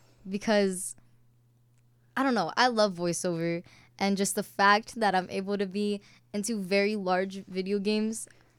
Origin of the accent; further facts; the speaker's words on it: Hawaii, United States; Hawaii and already been there for like a few generations. So my ethnicity is Filipino, but technically I'm Hawaiian.